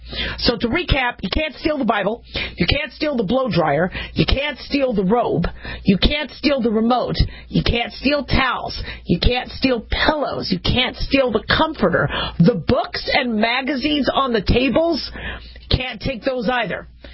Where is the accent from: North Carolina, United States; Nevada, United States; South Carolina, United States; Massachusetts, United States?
Nevada, United States; Las Vegas; I'm from Las Vegas